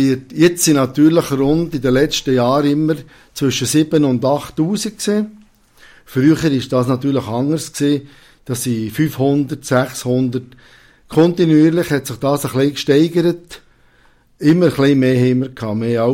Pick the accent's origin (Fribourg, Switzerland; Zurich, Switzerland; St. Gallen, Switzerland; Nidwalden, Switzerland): Fribourg, Switzerland; Kerzers; ich bin in Kerzens aufgewachsen und in die Schule gegangen und habe jetzt in Murten ein Treuhandbüro.